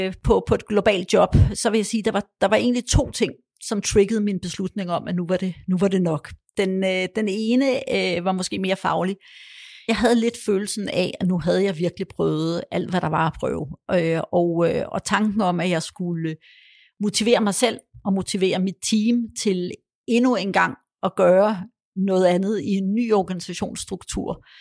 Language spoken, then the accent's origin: Danish; Poland; born there; Danish is a second language; og jeg er født i Polen, jeg kunne også godt tale polsk stadigvæk